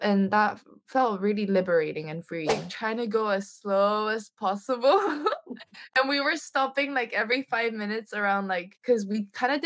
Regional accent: South Korea; also born or lived in Salamanca, Spain / Barcelona, Spain; I was born in Korea, and then when I was 2 years old, I went to Salamanca because my dad studied there. And then like 3 years after, so when I was five, I went back to Korea, and then I was there until I was seven.

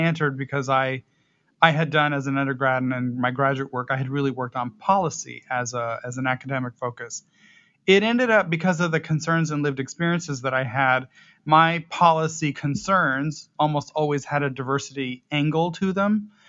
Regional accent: Albuquerque, New Mexico, United States; when I was born and raised in Albuquerque, I identify as biracial. My mother is from Peru. My father is here, white, from the United States.

